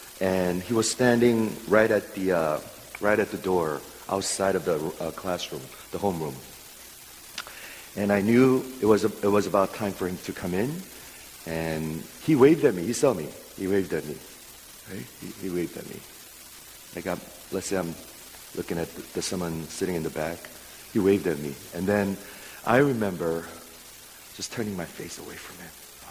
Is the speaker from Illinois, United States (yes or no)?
yes; Chicago, Illinois, United States; When I was growing up in Chicago area, this is many years ago, when I was about 14 years old, 15 years old